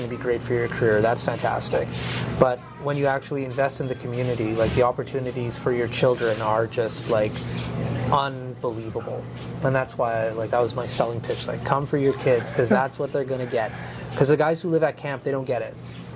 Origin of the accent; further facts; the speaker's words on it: Alberta, Canada; I grew up in Dickensfield, so like they're directly across the street from both of those schools too.